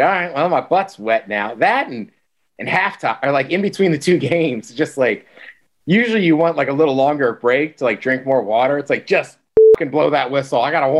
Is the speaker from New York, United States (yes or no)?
no; College Park, Maryland, United States; technically I'm from College Park, not Baltimore. And she's like, well, that's the only city I know in Maryland.